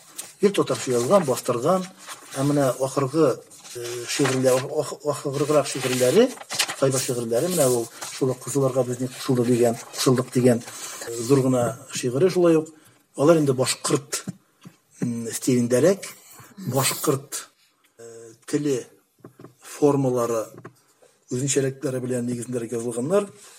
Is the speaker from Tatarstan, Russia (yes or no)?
no; Bashkortostan, Russia; безнең авылда, безнең Башкортстан ягындагы менә мин үземнең авылларны әйтәм.